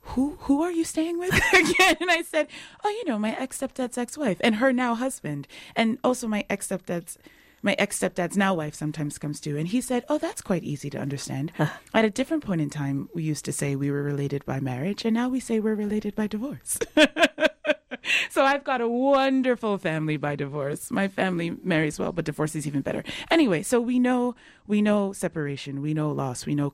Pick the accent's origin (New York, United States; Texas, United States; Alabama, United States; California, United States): New York, United States; Brooklyn; also born or lived in England / Ghana; I was born in England. Oh, but you don't really speak with a British accent. Okay, I grew up in Brooklyn.